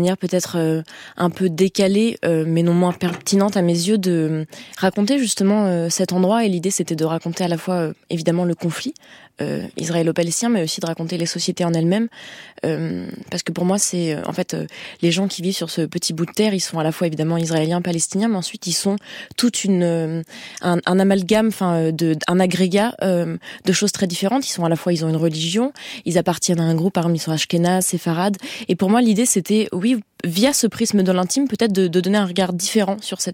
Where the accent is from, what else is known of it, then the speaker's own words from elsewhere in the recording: France; Et c'est vrai que peut-être venant de France, moi c'était assez surprenant